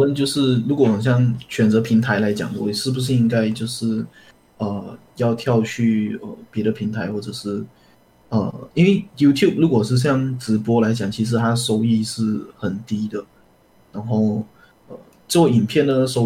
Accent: Malaysia; 因为我是马来西亚这边不能够 donate

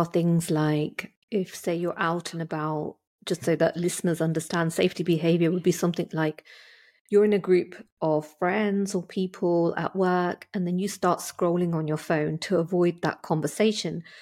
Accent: England, United Kingdom; born there; I mean, obviously I live in England and I'm British. I was born here, but I have an Indian heritage.

